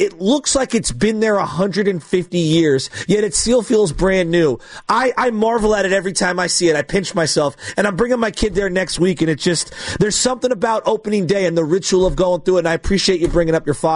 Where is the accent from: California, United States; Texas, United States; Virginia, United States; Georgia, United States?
California, United States; San Francisco; I grew up right near Candlestick